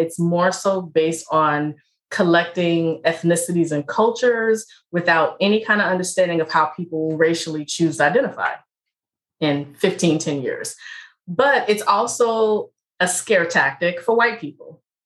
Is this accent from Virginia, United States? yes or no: yes; Richmond, Virginia, United States; So of course I'm from Richmond, Virginia.